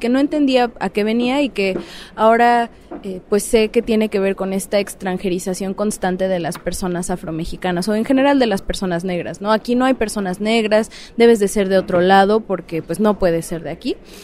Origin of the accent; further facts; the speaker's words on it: Veracruz, Mexico; Soy una persona afrodescendiente de los dos lados de mi familia, somos de Veracruz, y también fue muy importante para mí porque viviendo en Veracruz, ser una persona negra pues no es algo fuera de lo común o raro.